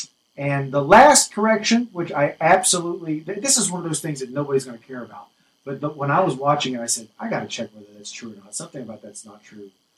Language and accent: English; West Virginia, United States; I grew up in West Virginia.